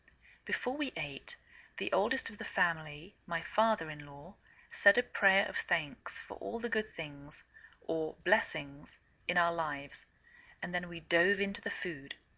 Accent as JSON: {"language": "English", "region": "England", "country": "United Kingdom", "moved": "yes", "lives_now": "United States"}